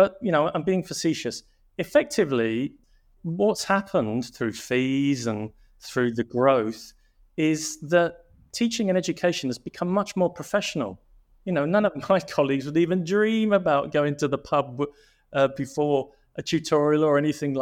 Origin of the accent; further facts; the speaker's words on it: London, United Kingdom; now in Manchester, United Kingdom; I was trained as an interior designer, both at degree level and master's level as well, both in Manchester of all places, although I'm from London.